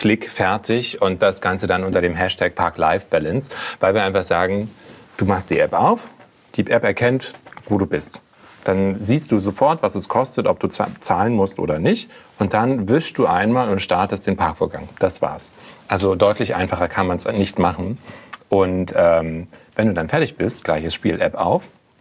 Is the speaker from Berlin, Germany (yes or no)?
yes; Berlin, Germany; ich bin als Berliner Pflanze... Ich wohne in Prittishain